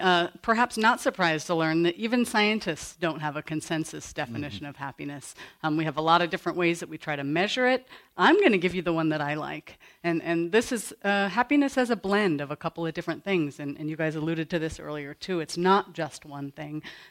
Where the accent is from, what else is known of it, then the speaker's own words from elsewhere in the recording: Berkeley, California, United States; So I have this poignant childhood memory. I grew up in Berkeley. I was raised by two parents who were Irish Catholic in their upbringing, who moved to Berkeley before I was born